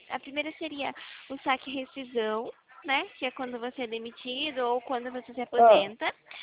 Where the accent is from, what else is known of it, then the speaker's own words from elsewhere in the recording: São Paulo, Brazil; Eu sou do interior de São Paulo, né? Eu, por isso que meu sotaque...